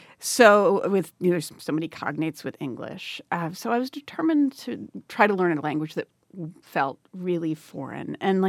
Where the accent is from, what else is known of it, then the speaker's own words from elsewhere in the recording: Mazomanie, Wisconsin, United States; Yes, I grew up in Mesomeni.